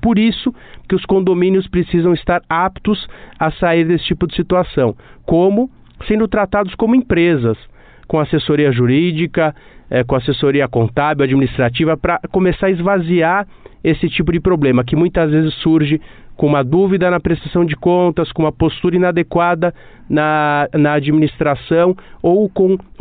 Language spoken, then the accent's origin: Portuguese; São Paulo, Brazil; Eu sou natural de São Paulo mesmo.